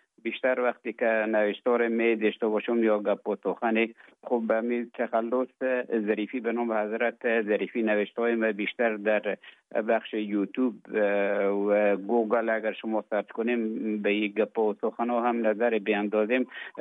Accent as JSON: {"language": "Persian", "country": "Afghanistan", "lives_now": "Finland", "said": "افغانستان تا زمانی که ببخشن طالبا آمدن من در افغانستان بودم."}